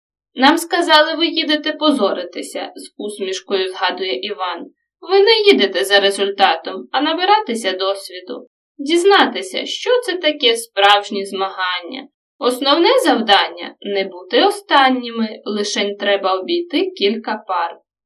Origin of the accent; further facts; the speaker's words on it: Netishyn, Khmelnytskyi Oblast, Ukraine; Я з Нетішина 2-3 рази на тиждень спочатку з татом, а потім самостійно катався на тренування.